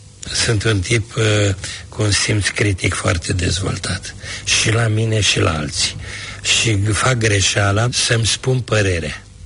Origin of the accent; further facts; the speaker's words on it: Oltenia, Romania; sunt oltean.